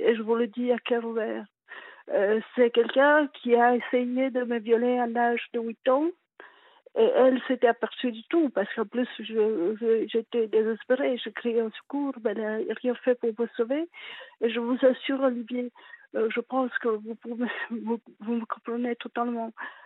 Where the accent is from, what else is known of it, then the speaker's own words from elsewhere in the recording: Italy; j'ai 50 ans et je suis italienne. 60, pardon.